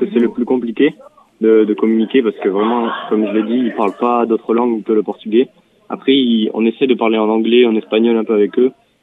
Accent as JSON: {"language": "French", "town": "Mirepeix", "region": "Nouvelle-Aquitaine", "country": "France", "said": "je viens de Miropex, c'est pas loin de Pau. Je suis dans le diocèse de Bayonne."}